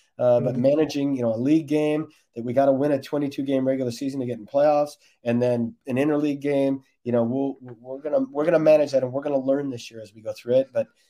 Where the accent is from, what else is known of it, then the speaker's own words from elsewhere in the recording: United States; But I'm also American, man, and I like the playoffs.